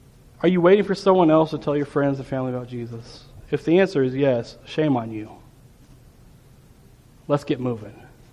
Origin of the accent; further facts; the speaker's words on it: Chicago, Illinois, United States; In my hometown of Chicago, we are closing one church a week.